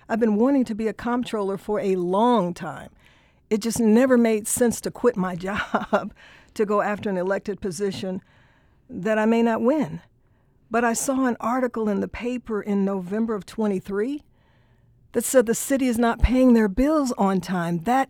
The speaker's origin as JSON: {"language": "English", "town": "St. Louis", "region": "Missouri", "country": "United States", "tie": "born or raised there", "said": "So I was born and raised in St. Louis. I'm a product of the St. Louis public school system."}